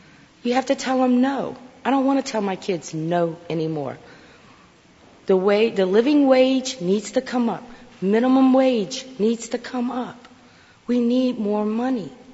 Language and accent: English; Louisa, Virginia, United States; also born or lived in New Orleans; I come from Louisa, Virginia. I had went to New Orleans for a while and had four sons. I came home.